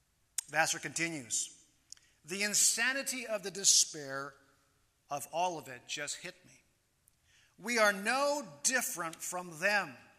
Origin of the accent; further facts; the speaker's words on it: Japan; That's the kind of environment I grew up in Japan.